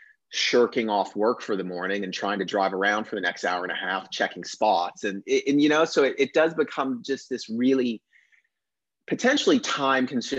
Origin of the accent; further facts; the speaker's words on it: Florida, United States; I grew up in Florida, so I was around the water in some capacity my entire life.